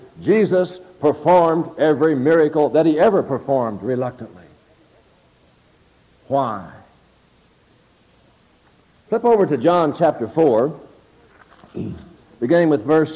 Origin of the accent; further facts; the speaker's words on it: Heltonville, Indiana, United States; I'm from Heltonville, Indiana. One of the reasons I get excited about life, because when you're from Heltonville, you get excited about anything.